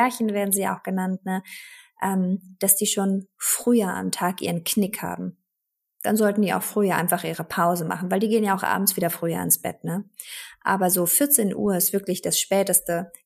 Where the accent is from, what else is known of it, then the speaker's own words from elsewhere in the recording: Berlin, Germany; ich habe ja in Köln in der Deutschen Sporthochschule studiert und promoviert. Und als Berlinerin